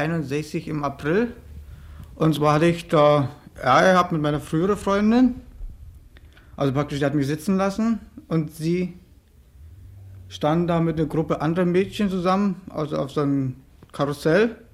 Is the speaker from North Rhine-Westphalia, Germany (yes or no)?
no; Berlin, Germany; bin nicht aus Berlin, ich bin zugereist, 59 und bin in Spandau aber groß geworden